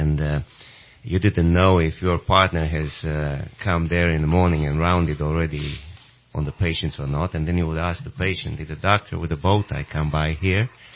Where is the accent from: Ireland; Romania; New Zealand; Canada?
Romania; now in United States; No, I'm originally from Romania.